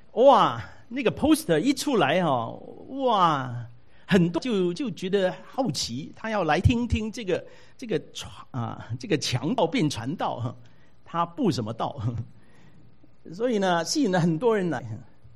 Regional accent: Taiwan; 我们从台湾来的

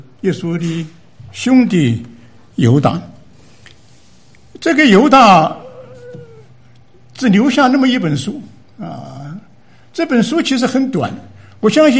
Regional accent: China; 这个我们中国人说是啊，这个树死留皮

